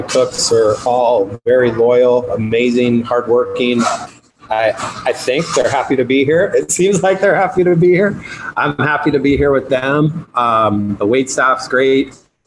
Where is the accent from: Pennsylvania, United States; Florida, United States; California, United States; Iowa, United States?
California, United States; Santa Barbara; We're, I believe, fifth generation here in Santa Barbara. So I'm proud of that.